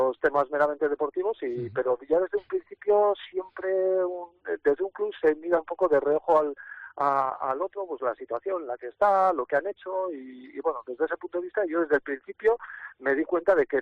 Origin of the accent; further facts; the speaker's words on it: Basque Country, Spain; moved away; yo cuando vine de la zona de Gipuzkoa y firmé por el Baracaldo